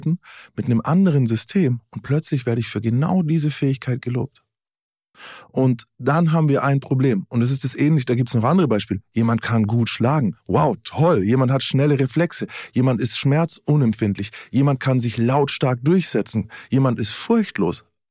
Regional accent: Nuremberg, Bavaria, Germany; Ich komme aus Nürnberg, ja.

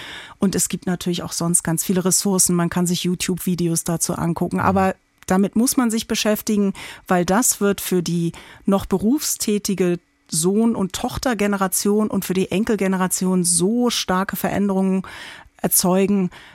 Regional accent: Germany; Wir sind beide Deutsche. Wir sind in derselben Kultur aufgewachsen.

